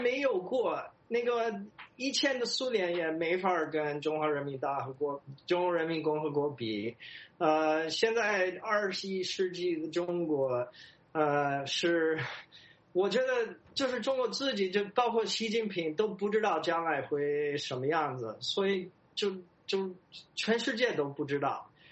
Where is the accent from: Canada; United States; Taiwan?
United States; Chinese is a second language; also born or lived in China; 我们就是美国人受教育是你批评一个东西是因为你很喜欢它